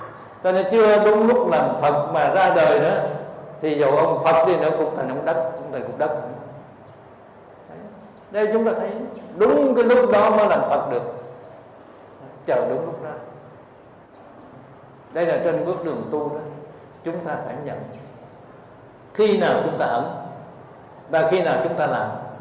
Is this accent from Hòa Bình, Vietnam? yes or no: no; Cu Chi, Ho Chi Minh City, Vietnam; tôi ở thành phố Hồ Chí Minh mà tôi đi về quê của tôi ở Củ Chi, quê là vùng cách mạng.